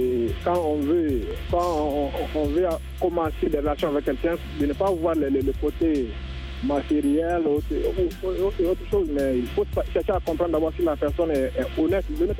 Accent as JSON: {"language": "French", "country": "Mali", "said": "chez nous, au Mali"}